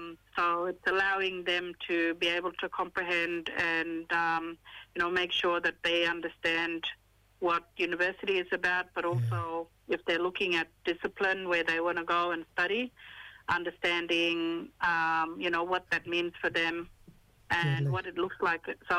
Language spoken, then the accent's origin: English; Northern Territory, Australia; Yeah, so I'm from Northeast Arnhem Land, and my mob, the Yolngu mob, up here in Northern Territory.